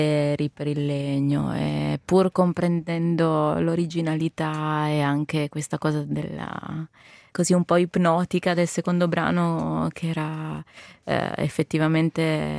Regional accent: Veneto, Italy; born there; first language Italian; È il dialetto della terra dove sono nata, ma io non l'ho mai parlato perché i miei genitori non sono di là e quindi io sono madrelingua italiana, insomma.

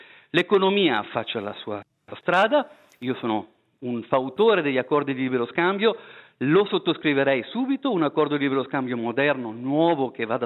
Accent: Switzerland; io come svizzero

